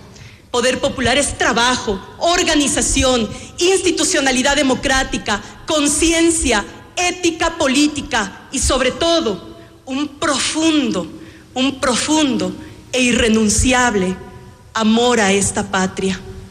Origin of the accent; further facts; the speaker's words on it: Ecuador; soy orgullosamente ecuatoriano y orgullosamente ecuatoriana.